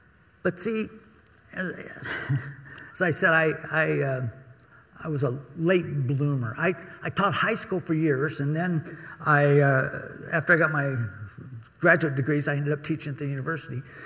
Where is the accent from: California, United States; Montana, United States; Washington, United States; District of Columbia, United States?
California, United States; Newport Beach; I grew up in Newport Beach, and we'd go down and throw water balloons at the baptisms down there in Corona Del Mar.